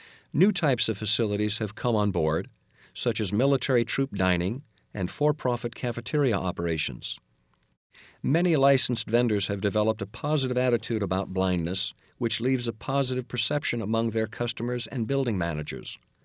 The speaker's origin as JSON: {"language": "English", "region": "Iowa", "country": "United States", "said": "upon learning I was originally from Iowa"}